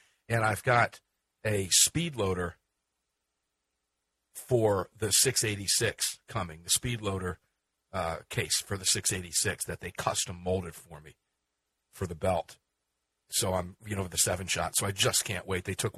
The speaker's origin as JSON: {"language": "English", "town": "Tampa", "region": "Florida", "country": "United States", "tie": "born or raised there", "said": "Joshua, talking to you down in Tampa, Florida, my hometown."}